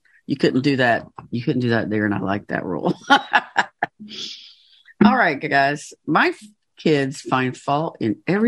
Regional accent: Georgia, United States; I'm from Georgia. I don't always speak the King's English.

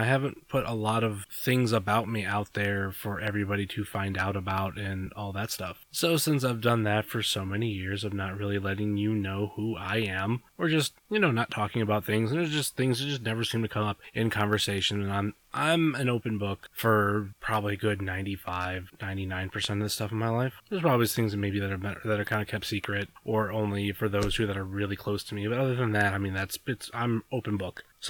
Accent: Rootstown, Ohio, United States; One town over is my hometown, town that I grew up in, Rootstown, R-O-O-T-S-T-O-W-N.

